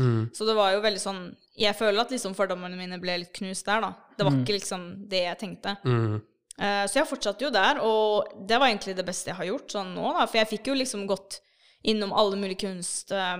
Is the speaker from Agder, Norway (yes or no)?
no; Oslo, Norway; jeg vokste opp på Holmlia